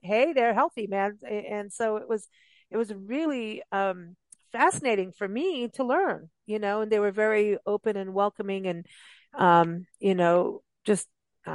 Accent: South Africa; also born or lived in Kenya; growing up in South Africa

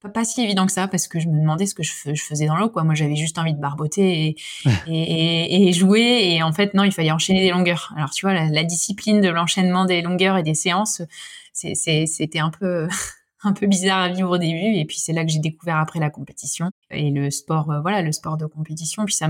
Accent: northern France, France; comme je te dis, je viens du nord de la France et c'est sûr qu'on était moins tourné là-dessus. Par contre, les plages du nord, je les connais par cœur.

